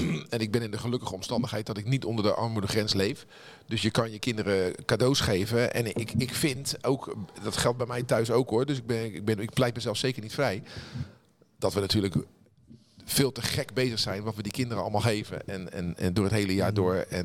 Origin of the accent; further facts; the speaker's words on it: Rotterdam, South Holland, Netherlands; We groeiden samen op. Hij kwam uit het Witte Dorp, ik kwam uit Spangen.